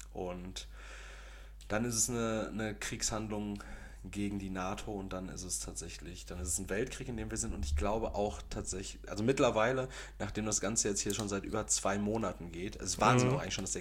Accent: Austria; Digga, ich bin Österreicher.

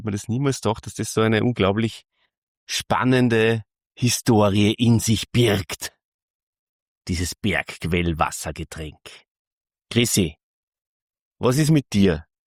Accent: Salzburg, Austria; Normal nehme ich ja, wie ihr wisst, aus meinem Podcast-Studio im Burgenland auf. Aber heute komme ich aus Salzburg. Ich bin auf Heimatbesuch.

